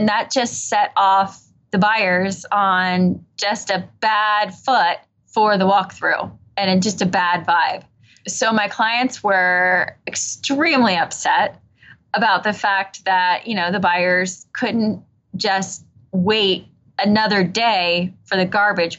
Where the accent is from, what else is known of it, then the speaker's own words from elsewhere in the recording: Kentucky, United States; And we work in mostly in Cincinnati, but I'm from Northern Kentucky. So that's right across the river.